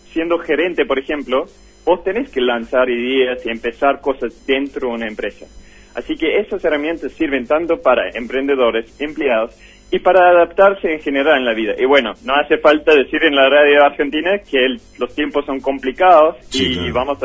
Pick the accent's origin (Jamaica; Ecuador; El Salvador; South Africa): South Africa; Franschhoek, Western Cape; Spanish is a second language; Yo me crecí en un pueblito que se llama Franschhoek, pero está muy muy cerca de Ciudad del Cabo.